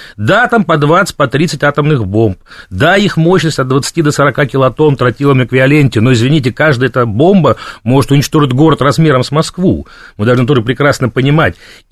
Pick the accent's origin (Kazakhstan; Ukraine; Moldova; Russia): Ukraine; Donbas; Я сам выходец из Донбасса, у меня родители из Донбасса, бабушки, дедушки из Донбасса и прадедушки все оттуда.